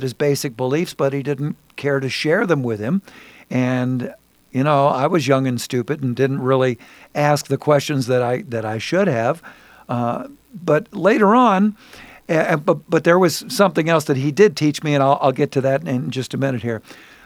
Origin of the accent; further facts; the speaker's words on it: St. Louis, Missouri, United States; I never had any exposure to that as a kid growing up in St. Louis.